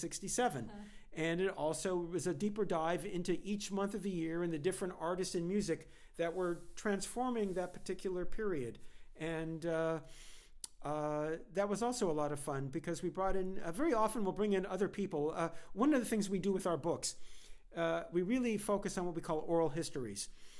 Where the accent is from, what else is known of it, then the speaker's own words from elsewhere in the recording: Los Angeles, California, United States; listen, I'm from Los Angeles. I have a very exalted sense of my own importance here.